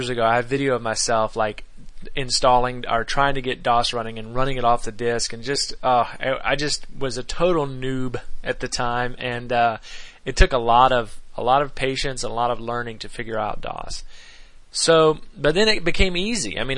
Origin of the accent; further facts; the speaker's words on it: Myrtle Beach, South Carolina, United States; The computer store, where I grew up in Myrtle Beach, there were very few computer stores in town